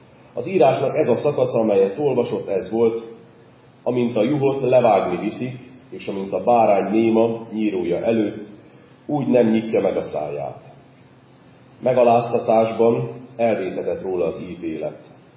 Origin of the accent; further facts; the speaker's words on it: Zakarpattia Oblast, Ukraine; Kárpátaljáról származom.